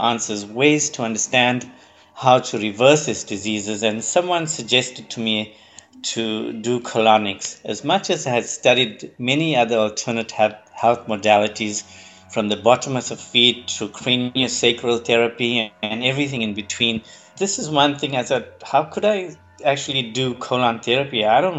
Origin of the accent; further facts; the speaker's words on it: Durban, KwaZulu-Natal, South Africa; now in Westville, South Africa; I'm from Durban. Grew up in a farm not too far from the city. It's called Inanda. Spent most of my childhood there.